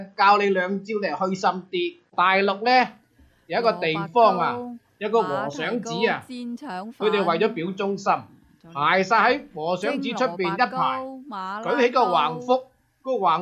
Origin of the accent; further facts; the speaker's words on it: China; 我們大陸人